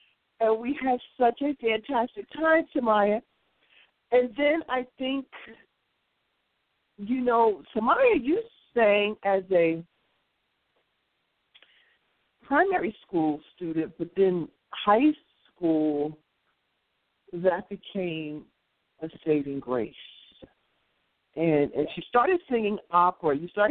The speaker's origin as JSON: {"language": "English", "country": "United States", "tie": "born or raised there", "said": "growing up in America as a Muslim"}